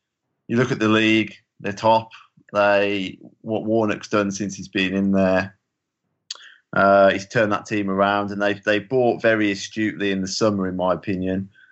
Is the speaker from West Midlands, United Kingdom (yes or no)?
yes; West Midlands, United Kingdom; I think, again, I'm from the West Midlands.